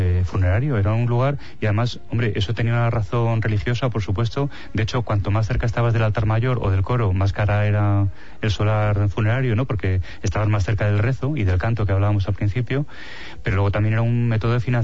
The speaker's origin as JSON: {"language": "Spanish", "town": "Madrid", "region": "Community of Madrid", "country": "Spain", "said": "y que conste que soy madrileño y me entusiasma Barcelona como ciudad"}